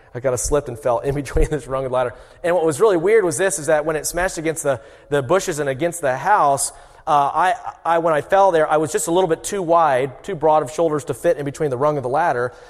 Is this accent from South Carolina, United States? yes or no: yes; South Carolina, United States; I'm from South Carolina. And in South Carolina, you know, we've got all these different seasons.